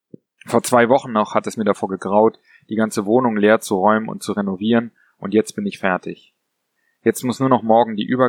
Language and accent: German; Berlin, Germany; Vor knapp 6 Jahren kam ich nach Berlin zurück, um einen Billardsalon zu eröffnen. Ich bin Berliner und habe die Stadt schon oft verlassen.